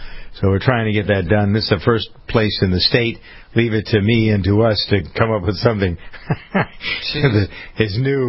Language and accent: English; Framingham, Massachusetts, United States; here in my hometown of Framingham.